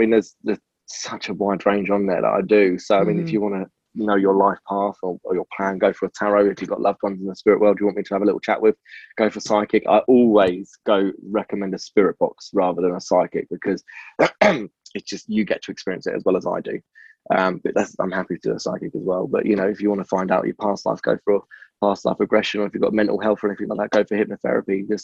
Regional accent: United Kingdom; Well, we're British, so we're pretty much the fucking same thing.

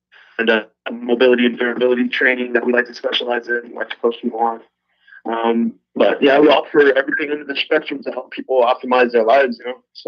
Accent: Austin, Texas, United States; Yeah, I grew up here in Austin, Texas.

